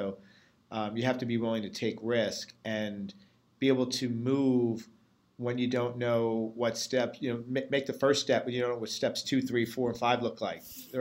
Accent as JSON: {"language": "English", "town": "Staten Island", "region": "New York", "country": "United States", "tie": "born or raised there", "said": "Staten Island was not a very diverse neighborhood that we grew up in. I'm Catholic Italian, and that's basically, you had that and Irish Catholic, you know, in the entire neighborhood."}